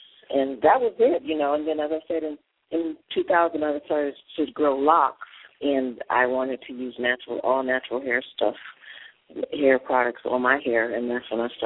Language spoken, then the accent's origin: English; California, United States; White people in the area. I'm from Southern California.